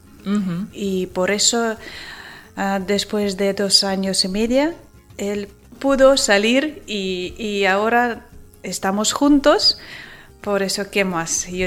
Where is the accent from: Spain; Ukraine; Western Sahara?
Ukraine; Spanish is a second language; moved away as an adult; Yo sé porque en Ucrania vive mi madre, uh-huh. en mi país. En mi ciudad, perdón.